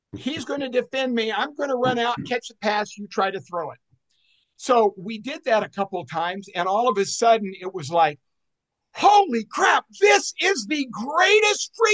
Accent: Fairbanks, Alaska, United States; Okay, I'm originally from Fairbanks, Alaska, born and raised in Fairbanks, Alaska.

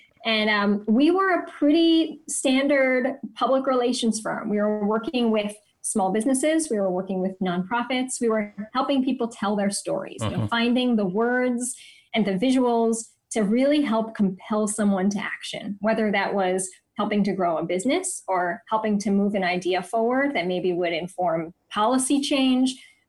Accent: New Jersey, United States; So I grew up in New Jersey. I ended up coming down to the DC area for college. I was actually in Baltimore for college.

